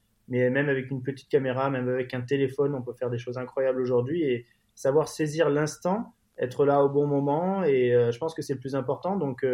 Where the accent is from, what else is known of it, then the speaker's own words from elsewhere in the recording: Marseille, Provence-Alpes-Côte d'Azur, France; j'ai 33 ans, je suis originaire de Marseille.